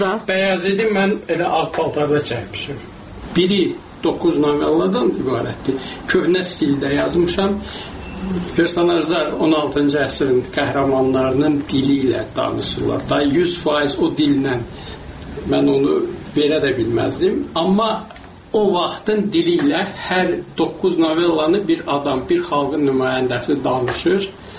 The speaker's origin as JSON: {"language": "Azerbaijani", "region": "Ganja", "country": "Azerbaijan", "said": "Mən özüm Gəncəliyəm."}